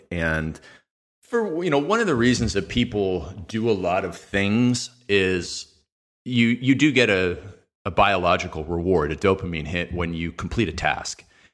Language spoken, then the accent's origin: English; Canada; I'm from Canada, that we play hockey, right?